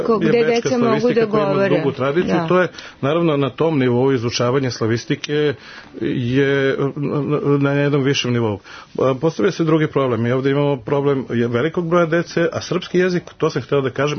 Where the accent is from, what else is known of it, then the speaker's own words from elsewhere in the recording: Serbia; now in Vienna, Austria; Ali mi kao Srbi u Beču pokušavamo